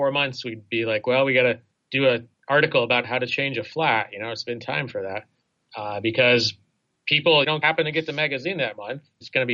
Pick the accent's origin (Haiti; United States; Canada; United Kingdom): United States; Indiana; And so I grew up in Indiana, you know, eating.